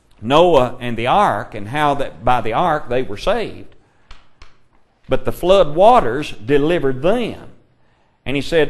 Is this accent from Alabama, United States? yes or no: no; Kentucky, United States; I came from Kentucky, as you may know.